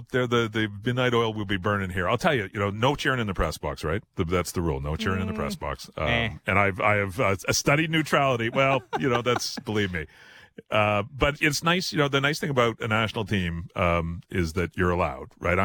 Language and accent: English; Canada; But yeah, if you can't get behind this team, as a Canadian, check your pulse.